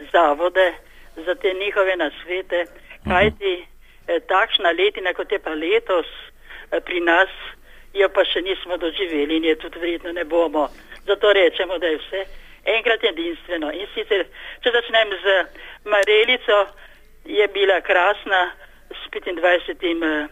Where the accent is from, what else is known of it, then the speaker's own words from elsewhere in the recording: Styria, Slovenia; Prihajam iz Štajerske